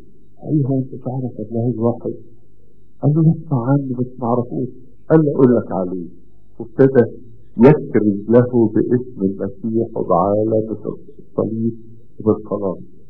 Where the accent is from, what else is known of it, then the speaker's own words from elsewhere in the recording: Egypt; عندنا في مصر دير القديس انبا انطونيوس واحد من اقدم الاديرة عندنا من القرن الرابع الميلادي